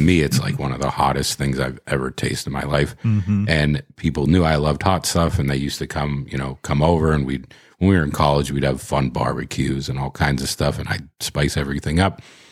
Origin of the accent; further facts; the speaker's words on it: Pittsburgh, Pennsylvania, United States; They didn't have much of that growing up in Pittsburgh.